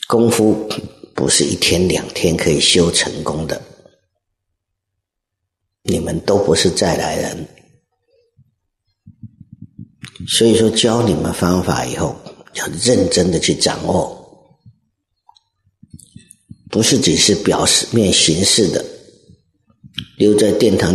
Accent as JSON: {"language": "Chinese", "country": "Taiwan", "said": "我们台湾比较有的就是豆腐乳啊，"}